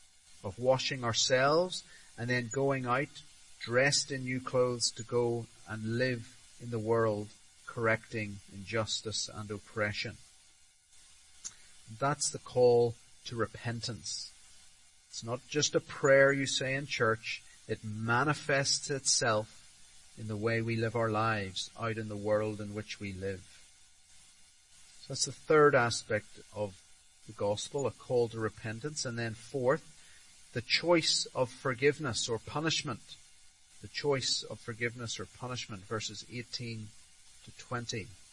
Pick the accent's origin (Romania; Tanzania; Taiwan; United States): Tanzania; I was brought up in Tanzania